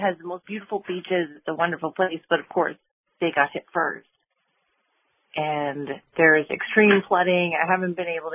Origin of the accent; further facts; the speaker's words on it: New York, United States; Just Hurricane Sandy, because I'm a New Yorker.